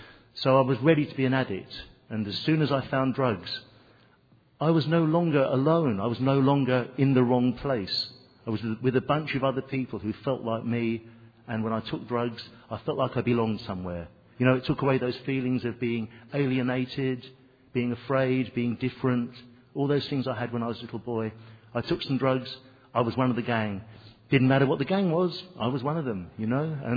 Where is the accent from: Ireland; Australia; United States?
Ireland; now in Cairo, Egypt; I'm not Egyptian. I'm actually an Irishman. I've just recently moved to Cairo